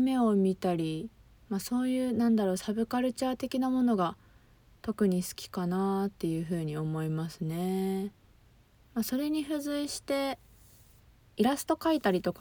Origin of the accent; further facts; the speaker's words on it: Fukuoka, Japan; 出身は福岡出身で、まあ、今も福岡に住んでるんですけど、まあ、バリバリの博多っ子でございます。